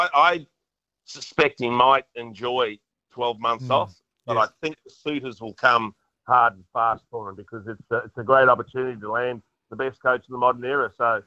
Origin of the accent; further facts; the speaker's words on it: Queensland, Australia; it was the first game you were able to play as a kid in Queensland. I started when I was 5 years old